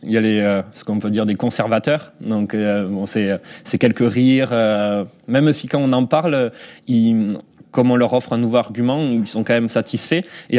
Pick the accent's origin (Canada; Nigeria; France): France; Southwest France; accent: southwestern French; j'ai démarché des agences, donc dans le sud-ouest, vous devez l'entendre à mon accent.